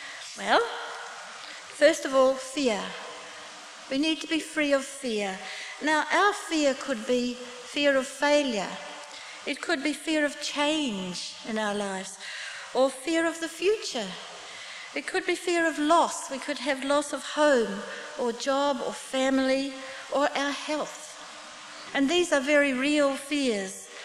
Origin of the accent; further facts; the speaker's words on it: New Zealand; I come from New Zealand, which Sylvia knows is a country of sheep.